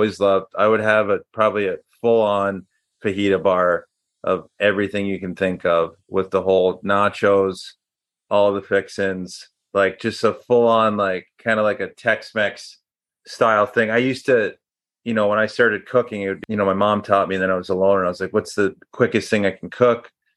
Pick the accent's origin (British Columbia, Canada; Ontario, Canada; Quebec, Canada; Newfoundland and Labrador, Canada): Quebec, Canada; Montreal; I'm from Montreal